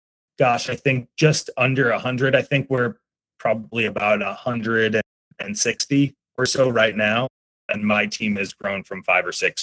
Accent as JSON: {"language": "English", "town": "Long Island", "region": "New York", "country": "United States", "tie": "born or raised there", "said": "I grew up as a New York basketball fan. I grew up on Long Island. I grew up going to Knicks games."}